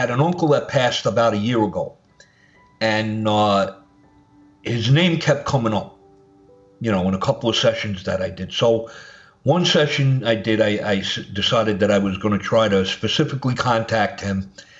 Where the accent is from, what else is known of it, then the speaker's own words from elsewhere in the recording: Brooklyn, New York, United States; accent: Brooklyn; of course, like myself, he was born and raised in Brooklyn. He had the Brooklyn accent.